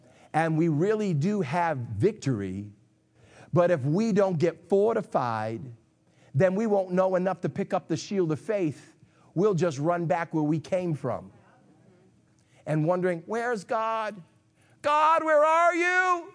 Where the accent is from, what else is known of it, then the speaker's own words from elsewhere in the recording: United States; I love Americans. I'm American.